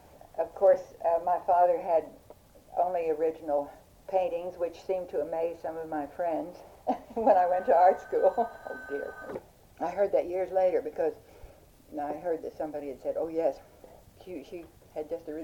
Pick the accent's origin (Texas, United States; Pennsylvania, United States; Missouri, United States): Pennsylvania, United States; Pittsburgh; I was born in Pittsburgh, and I was brought up in an artistic atmosphere because my father was an architect